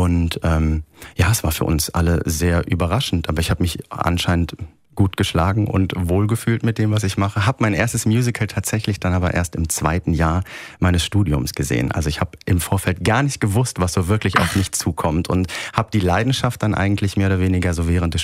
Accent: Siegen, North Rhine-Westphalia, Germany; born there; Ich bin in Siegen geboren, das heißt gar nicht so weit von meiner Heimat damals

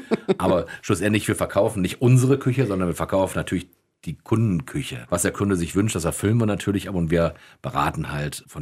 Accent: Wuppertal, North Rhine-Westphalia, Germany; Ich selber bin Wuppertaler, gebürtiger Wuppertaler, auch völlig überzeugter Wuppertaler. Ich mag meine Stadt, ich liebe diese Stadt.

